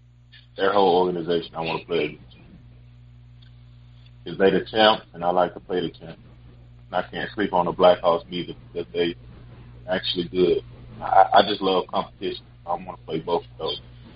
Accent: Mississippi, United States; I'm from Mississippi, man. That's how we grew up, on pecan pie, vanilla ice.

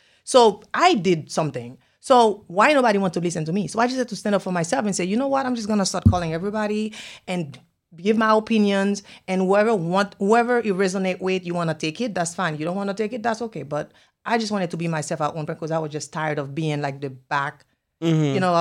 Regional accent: Haiti; first language Haitian Creole; English is a second language; You know, I'm from Haiti. I speak Creole.

